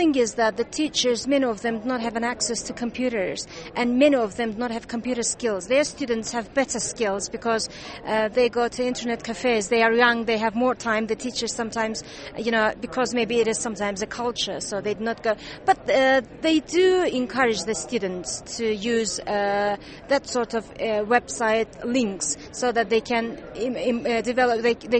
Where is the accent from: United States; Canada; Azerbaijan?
Azerbaijan; from Azerbaijan.